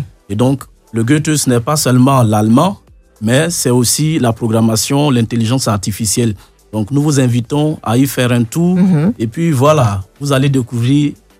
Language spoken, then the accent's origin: French; Côte d’Ivoire; aussi en tant qu'Ivoirien